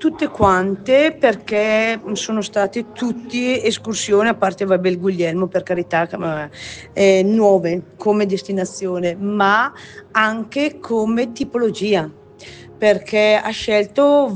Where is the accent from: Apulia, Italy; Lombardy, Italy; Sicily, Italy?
Lombardy, Italy; Colle Beato; le mie origini sono di Colle Beato